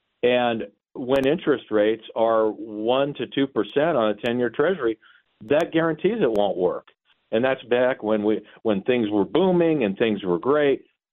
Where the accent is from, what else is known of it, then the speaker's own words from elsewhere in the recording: United States; born there; I was born in America.